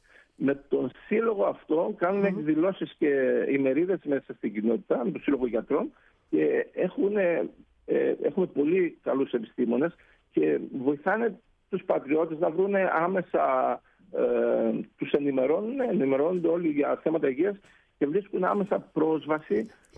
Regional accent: Lefovo, Epirus, Greece; Και μετά πήγαμε στο Λέφωβο, που είναι και η πατρίδα μου. Και εκεί, και το Λέφωβο είναι μαρτυρικό χωριό

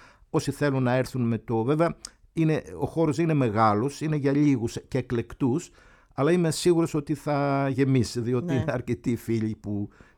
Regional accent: Peloponnese, Greece; στη Λακωνία, που είναι η ιδιαίτερη πατρίδα μου, ή ξέρω εγώ στην, γενικότερα στην Πελοπόννησο

